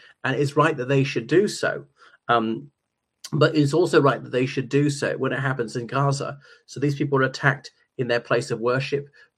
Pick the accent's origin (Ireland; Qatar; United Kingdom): Ireland; from Ireland.